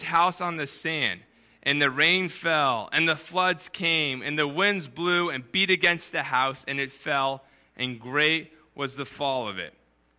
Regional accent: New Hampshire, United States; When I was growing up in New Hampshire, we rented a farmhouse our first year there

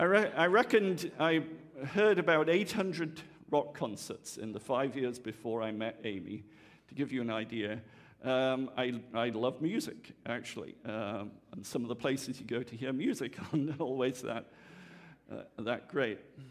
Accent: England, United Kingdom; And I'm an Englishman, and I've been married for 25 years to an American.

